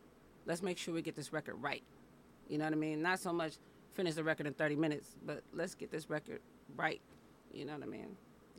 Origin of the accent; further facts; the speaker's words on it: Oakland, California, United States; I come from Oakland